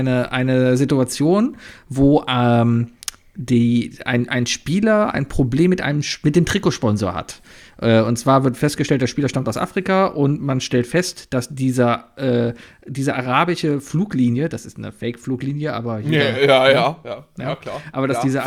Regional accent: Cologne, North Rhine-Westphalia, Germany; NDR habe ich ja als Kölner relativ wenig Einfluss

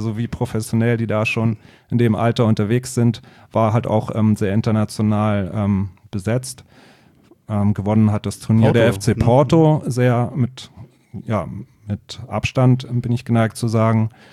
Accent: Berlin, Germany; ich bin in Berlin-Wannsee aufgewachsen, noch zu Mauerzeiten, habe dann die Wende dort miterlebt, so zu Abiturzeiten, war wirklich natürlich eine extrem spannende Zeit. Bin in Berlin also zur Schule gegangen, habe da auch studiert und wollte eigentlich nie weg.

